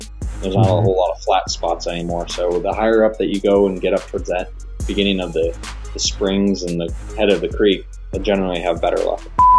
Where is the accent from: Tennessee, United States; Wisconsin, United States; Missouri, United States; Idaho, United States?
Idaho, United States; Well, I was born and raised in Idaho. Grew up in North Idaho in some of the thickest country you could ever hunt.